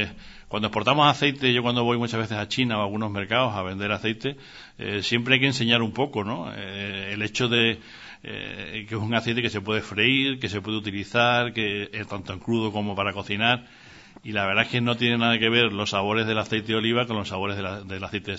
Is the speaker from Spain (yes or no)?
yes; Guareña, Extremadura, Spain; el aceite de Guareña es el mejor, ¿no? Es muy bueno, el aceite de mi pueblo